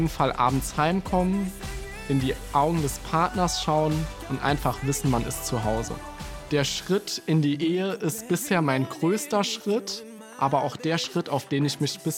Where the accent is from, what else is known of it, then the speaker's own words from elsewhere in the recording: Saarland, Germany; accent: Saarland dialect; einfach in meinem Dialekt auf Saarländisch zu schwätzen